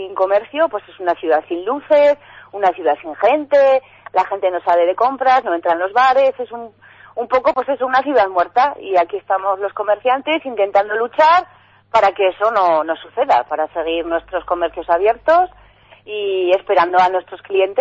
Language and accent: Spanish; Fustiñana, Navarre, Spain; Yo soy de Fustiñana y de cría era una aventura venir a Tudela